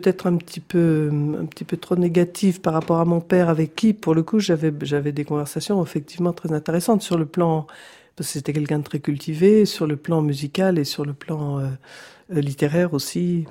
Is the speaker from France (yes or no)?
yes; Lyon, Auvergne-Rhône-Alpes, France; Alors autre lieu de mon enfance à Lyon, c'était Fourvière.